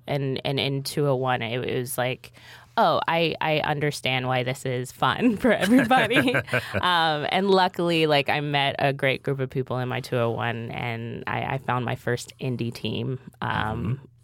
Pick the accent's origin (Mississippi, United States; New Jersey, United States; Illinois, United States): New Jersey, United States; Willingboro; Well, so I grew up outside of Philly, like 20 minutes outside of Philly in South Jersey.